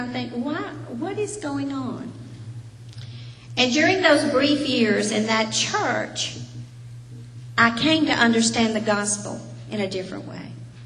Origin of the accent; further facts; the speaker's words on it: the South, United States; I was raised in the South, and I did have some understanding of the gospel